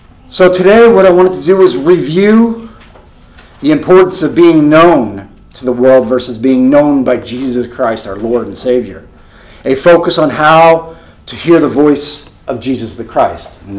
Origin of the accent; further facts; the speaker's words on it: Belleville, Illinois, United States; I grew up in Belleville, Illinois, and that's the church area that I'm from. I was born there in the church